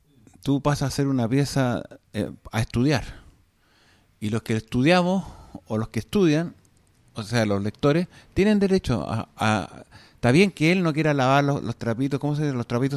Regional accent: Chile; moved away; uno en esos años uno se iba del país. Yo me fui el 82 de Chile.

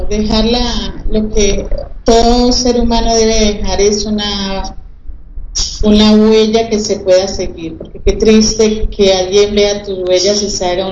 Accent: Mexico; moved away; Y saber que allá dejo mi alma, ¿ya? Las cosas que amo, la gente que amo, mi vida, todas las vivencias, todo lo que tengo en mi guardado. Y empezar a ver desde el avión los paisajes de México.

